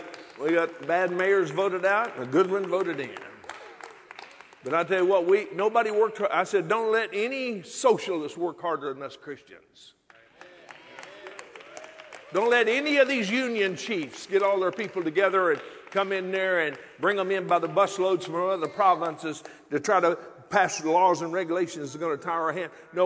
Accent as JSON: {"language": "English", "country": "United States", "said": "because I'm an American. I don't have a Canadian citizenship. I'm an American"}